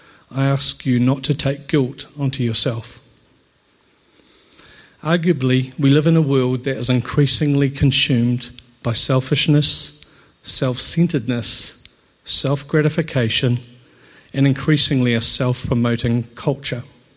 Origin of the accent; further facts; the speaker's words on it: Christchurch, Canterbury, New Zealand; also born or lived in Balclutha; I was born in Balclutha, primarily raised in Christchurch.